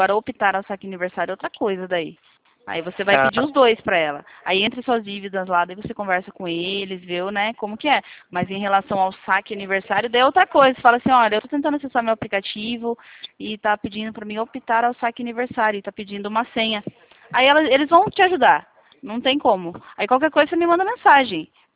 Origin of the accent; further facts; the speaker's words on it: Sorocaba, São Paulo, Brazil; sou de Sorocaba.